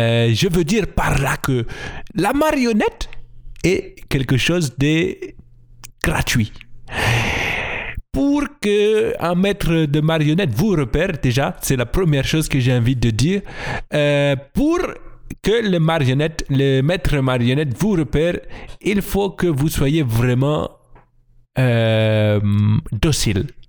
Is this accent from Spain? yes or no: no; Gabon; je suis du Gabon et j'ai 40 ans.